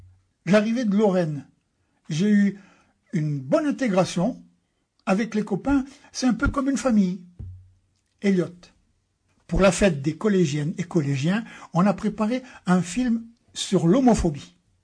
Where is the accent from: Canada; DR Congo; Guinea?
Guinea; Conakry; now in France; je suis en France depuis le mois de janvier. Je viens de Conakry, en Guinée.